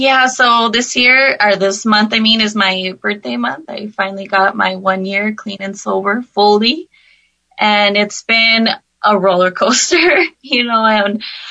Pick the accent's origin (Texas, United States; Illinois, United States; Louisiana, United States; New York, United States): Texas, United States; El Paso; also born or lived in New Jersey; I don't know if you guys know, but I'm from El Paso.